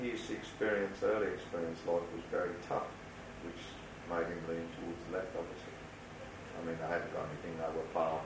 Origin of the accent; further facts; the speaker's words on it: Ipswich, East of England, United Kingdom; also born or lived in London; Ipswich. Didn't grow up in London. My parents moved from London to Ipswich. And I was brought up just on the outskirts of Ipswich, a place called Nacton.